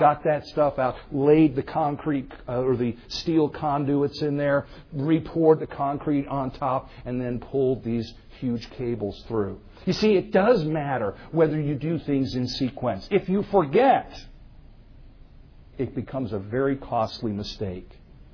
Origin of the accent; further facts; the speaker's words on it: Pennsylvania, United States; Dr. Hankin said I was from Pennsylvania. I was not from Philadelphia. I was from the other town.